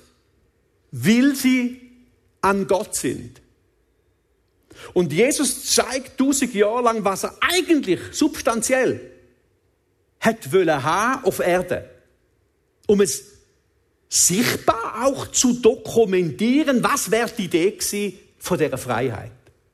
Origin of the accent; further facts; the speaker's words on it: Switzerland; Ich glaube auch, dass es uns als Schweizer ein Segen ist